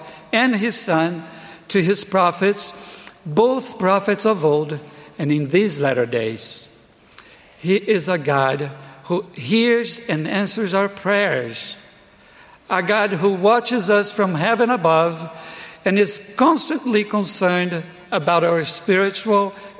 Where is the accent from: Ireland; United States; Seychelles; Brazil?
Brazil; English is a second language; moved away; Thus, I decided to go to my home country, Brazil, to find a wife.